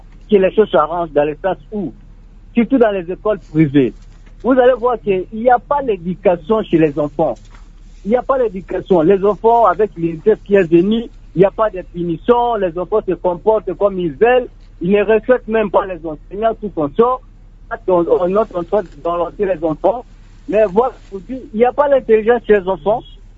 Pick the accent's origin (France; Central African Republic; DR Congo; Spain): DR Congo; chez nous au Congo